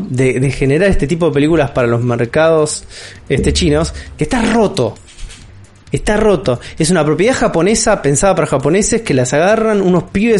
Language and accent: Spanish; Argentina; En nuestro contexto como argentinos veíamos ese chiste y decíamos, este chiste no es gracioso.